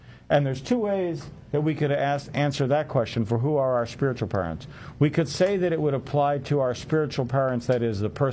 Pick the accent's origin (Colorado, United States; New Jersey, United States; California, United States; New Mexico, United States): New Jersey, United States; I grew up in New Jersey, right? And in New York City area.